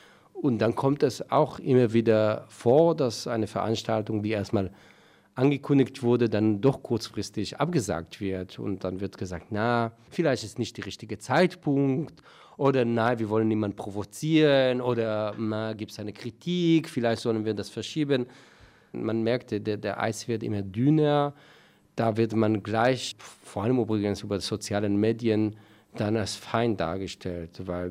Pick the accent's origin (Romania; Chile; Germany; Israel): Israel; German is a second language; Ich bin in Kibbutz aufgewachsen. Kibbutz ist dezidiert nicht religiös, sicherlich nicht orthodox. Aber trotzdem, Judentum spielt eine Rolle.